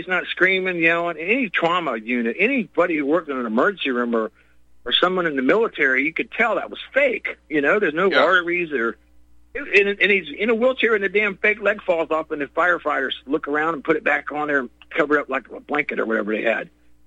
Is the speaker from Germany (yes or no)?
no; Ukraine; I'm from Ukraine. I know all about them.